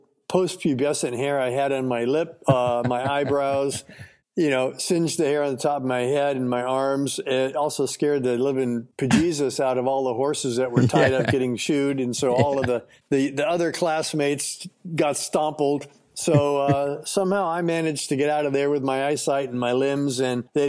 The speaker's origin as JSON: {"language": "English", "town": "Florida Keys", "region": "Florida", "country": "United States", "tie": "born or raised there", "said": "You know, I was born in the Florida Keys and grew up traipsing through the swamps with my older brother."}